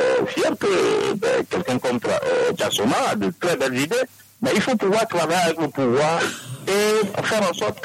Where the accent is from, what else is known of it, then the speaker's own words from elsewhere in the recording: Togo; Alors que ensemble, nous sommes tous des Togolais, on a de bonnes idées